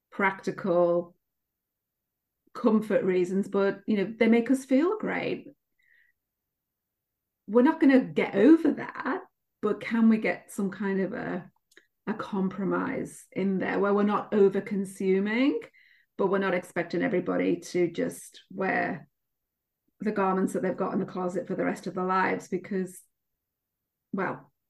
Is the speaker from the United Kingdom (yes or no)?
yes; United Kingdom; I'm a bit obsessed with history, especially being a Brit, English history and the Tudors.